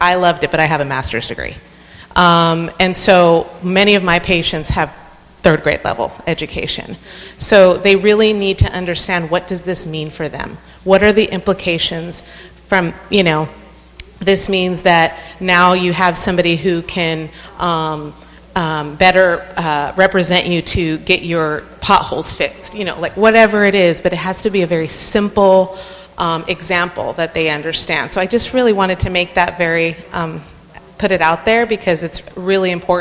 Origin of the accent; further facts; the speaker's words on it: Chula Vista, California, United States; I just wanted to mention, I'm born and raised in Chula Vista, and I left for a while, and I just recently bought a house here, so I'm back